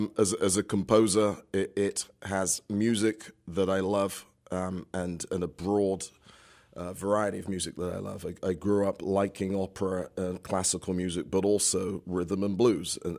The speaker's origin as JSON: {"language": "English", "region": "London", "country": "United Kingdom", "tie": "born or raised there", "said": "Growing up in London"}